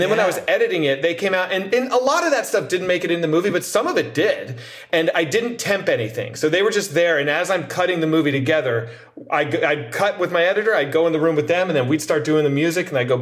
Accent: Arlington, Virginia, United States; they're like two dudes I grew up with in Arlington, Virginia.

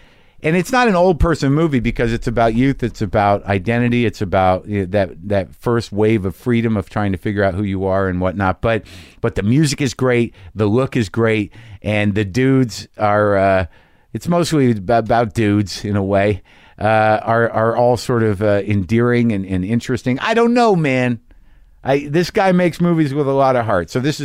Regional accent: Albuquerque, New Mexico, United States; I'm from Albuquerque.

